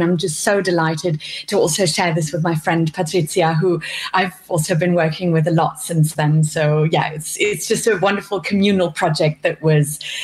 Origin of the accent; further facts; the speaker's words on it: Vienna, Austria; also born or lived in Berlin, Germany; general influences that I had growing up in Vienna and Berlin.